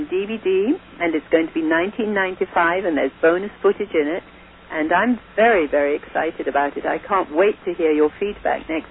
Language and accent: English; India; I remember when I was growing up in India, the milkman who only had a cow or two